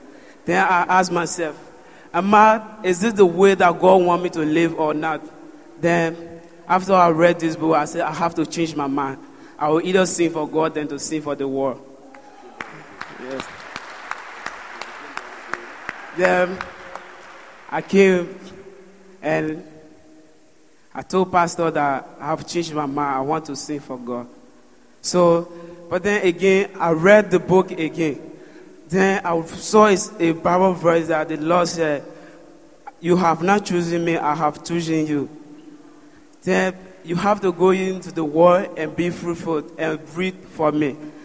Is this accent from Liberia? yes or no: yes; Liberia; now in Ghana; And when I was coming from Liberia, what brought me meaning in Ghana is music.